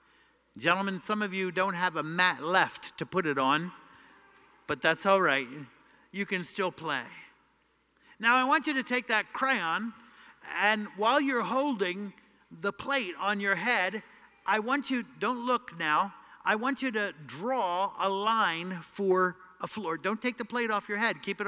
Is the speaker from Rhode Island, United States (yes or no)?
no; Philadelphia, Pennsylvania, United States; See, I'm from Philadelphia, and that's the way we speak down there.